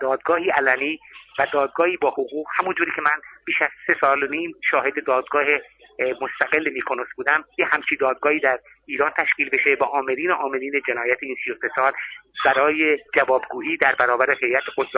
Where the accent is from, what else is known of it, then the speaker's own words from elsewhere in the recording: Germany; ما در آلمانی بزرگ شدیم